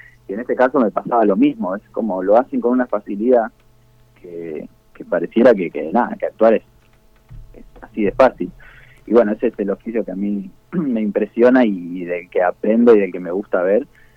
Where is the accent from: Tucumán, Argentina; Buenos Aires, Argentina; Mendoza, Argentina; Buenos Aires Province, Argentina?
Mendoza, Argentina; como mendocino, lo tiene más normalizado